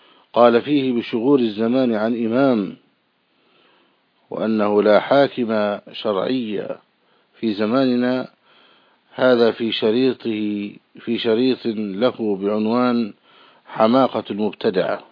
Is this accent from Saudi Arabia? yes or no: no; Egypt; في بلادنا مصر